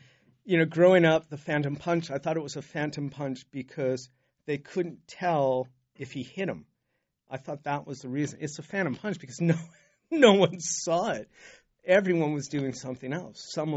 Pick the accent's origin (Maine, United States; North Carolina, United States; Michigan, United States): Maine, United States; Portland; I grew up in Portland and grew up in the 60s. I didn't know anyone named Muhammad.